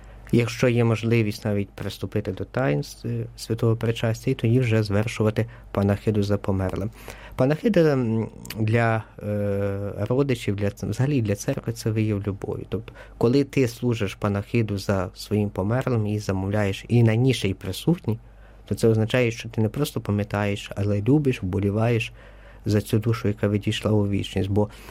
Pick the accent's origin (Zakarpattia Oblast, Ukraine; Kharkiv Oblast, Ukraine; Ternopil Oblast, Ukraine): Ternopil Oblast, Ukraine; в нас на Тернопілі вже пішла традиція і вже є, що ми от в моєму рідному селі